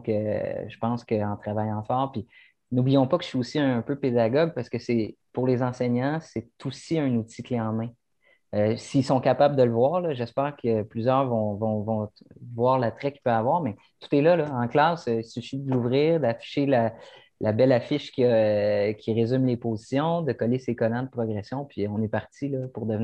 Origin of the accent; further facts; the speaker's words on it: Joliette, Quebec, Canada; je viens de Joliette, j'ai une petite ville assez rock'n'roll, j'ai été, dès mon plus jeune âge, hyperactif